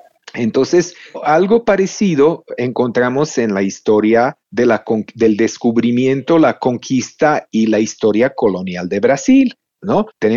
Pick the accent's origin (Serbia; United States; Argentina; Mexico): Serbia; Spanish is a second language; en caso del pueblo serbio, mi pueblo, nosotros tenemos una tradición de siglos de estado